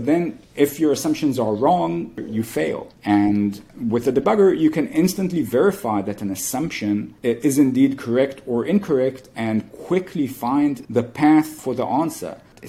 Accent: Israel; I was born in Israel and raised here. My accent's a bit weird because my mother immigrated and I only spoke English initially. But then I stopped because I learned everyone else was speaking Hebrew.

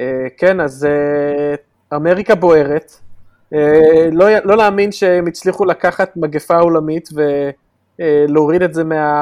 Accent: Philadelphia, Pennsylvania, United States; בעיר שאני גדלתי בה, פילדלפיה

